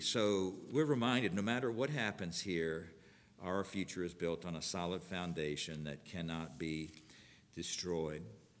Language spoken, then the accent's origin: English; Florida, United States; I grew up in South Florida and had only heard about earthquakes